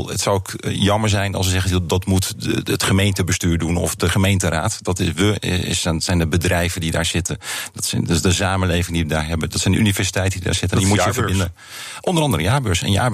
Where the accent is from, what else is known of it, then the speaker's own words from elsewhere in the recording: Netherlands; Dat zijn wij als Nederlanders gewend.